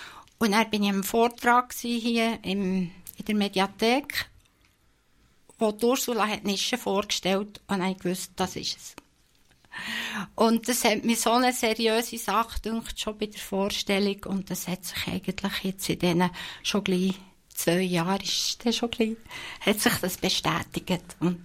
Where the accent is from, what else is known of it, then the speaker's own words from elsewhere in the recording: Bern, Switzerland; Ich komme nicht aus dem Wallis, das gehört mir. Ich bin im Emmental aufgewachsen, auf dem Bauernhof, in einer Grossfamilie.